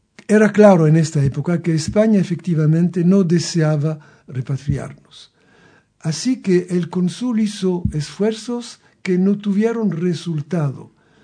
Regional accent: Thessaloniki, Central Macedonia, Greece; born there; Spanish is a second language; mis padres me hablaban en francés o en griego en casa. Así que yo nací en Salónica, soy un sefaradí

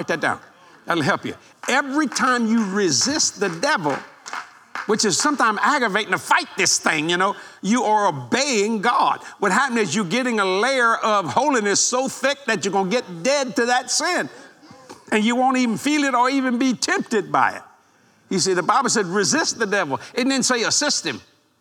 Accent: Algiers, Louisiana, United States; born there; I was born in Algiers, Louisiana, on the West Bank of New Orleans.

